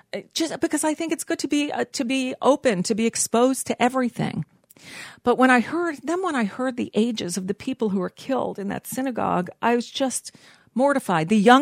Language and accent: English; United States; as even a secular Jew growing up in the United States